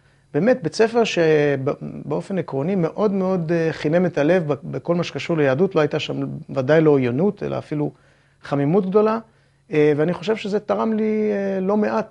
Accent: Lod, Central District, Israel; also born or lived in Jaffa; וגדלתי בלוד, עד סוף כיתה ו', גם מאוד מאוד מאוד שמחתי, ועד היום אני שמח שהייתי בלוד

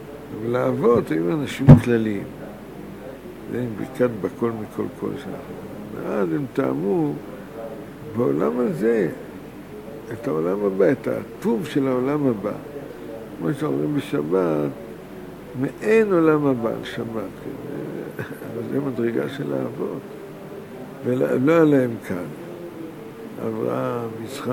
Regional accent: United States; now in Israel; אני מארצות הברית

